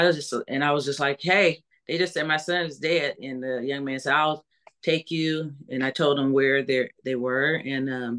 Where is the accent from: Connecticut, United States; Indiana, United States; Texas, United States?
Indiana, United States; Fort Wayne; from Fort Wayne, Indiana. I'm a native of Fort Wayne.